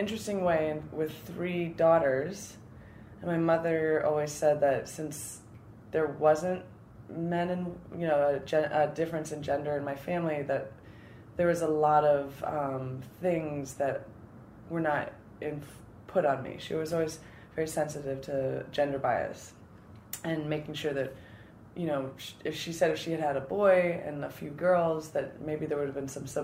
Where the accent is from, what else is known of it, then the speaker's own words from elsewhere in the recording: Champaign-Urbana, Illinois, United States; I'm from Champaign-Urbana, Illinois.